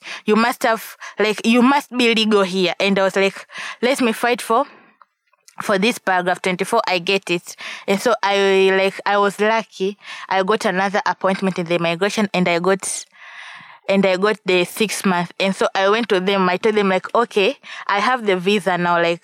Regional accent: Tanzania; also born or lived in Ukraine; Because I'm from Tanzania, so for me, coming out from Tanzania to Ukraine

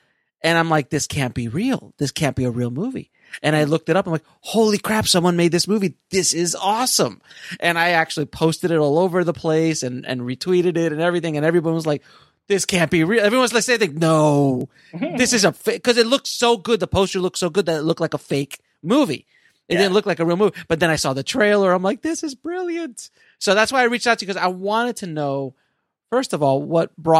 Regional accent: Miami, Florida, United States; We'd known each other's work, and we're from Miami and all that kind of stuff.

